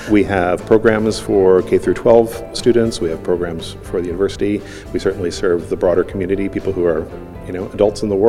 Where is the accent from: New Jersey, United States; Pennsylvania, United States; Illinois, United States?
Illinois, United States; Chicago; also born or lived in Nebraska; Well, I'm originally from the Chicago area. I've moved around quite a bit in my life.